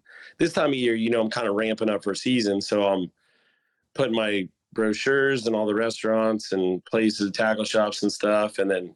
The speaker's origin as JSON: {"language": "English", "town": "St. Petersburg", "region": "Florida", "country": "United States", "tie": "born or raised there", "said": "I worked in St. Pete, Florida. So I grew up in St. Petersburg"}